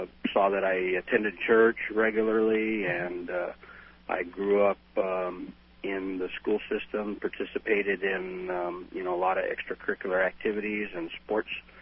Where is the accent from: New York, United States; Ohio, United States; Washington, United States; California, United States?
California, United States; Riverside; I was raised by a single-parent mother, my half-brother and I, and a sister, and raised by a single parent with not too much education. I was raised on the kind of a poor side of town.